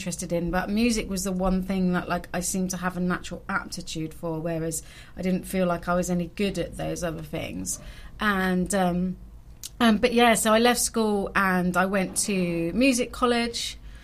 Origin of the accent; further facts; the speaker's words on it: London, United Kingdom; Well, I was born in London. I grew up in London and I was always into music from quite a young age.